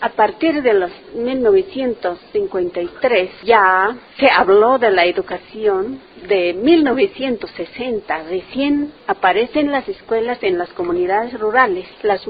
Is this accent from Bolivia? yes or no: yes; Bolivia; soy una mujer aymara, vengo de Bolivia.